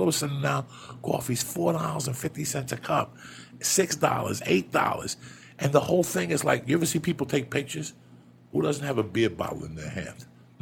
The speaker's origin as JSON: {"language": "English", "town": "Boston", "region": "Massachusetts", "country": "United States", "tie": "born or raised there", "said": "When you and I were growing up in Boston"}